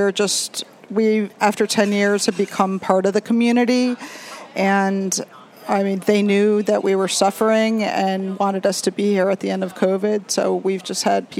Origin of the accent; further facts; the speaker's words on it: Towson, Maryland, United States; also born or lived in New York; But yeah, I grew up in Towson and moved to New York for many years and then moved back and left my career and bought a restaurant.